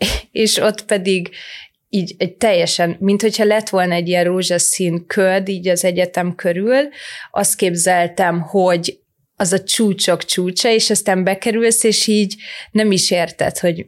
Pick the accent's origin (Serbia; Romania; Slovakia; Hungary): Hungary; Solymár, Pest; Solymáron nőttem fel